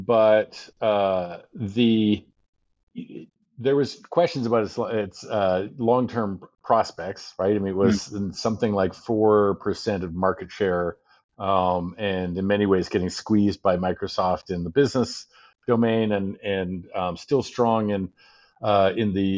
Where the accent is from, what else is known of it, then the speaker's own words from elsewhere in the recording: Canada; moved away as an adult; now in United States; I grew up in Canada. I wanted to get to the States. I was born in the States, so I had dual citizenship